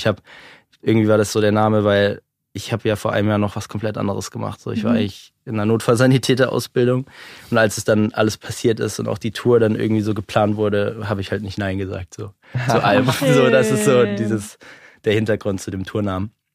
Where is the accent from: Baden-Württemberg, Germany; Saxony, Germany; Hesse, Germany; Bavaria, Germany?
Baden-Württemberg, Germany; Stuttgart